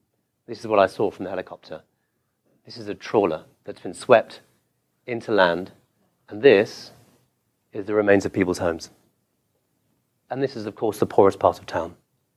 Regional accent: England, United Kingdom; I'm English. I like to dunk biscuits in my tea.

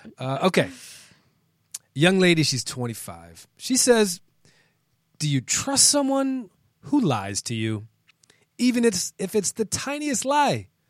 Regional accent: Washington, District of Columbia, United States; So catching feelings is a phrase that actually originated in D.C., in my hometown, in like 98, 99.

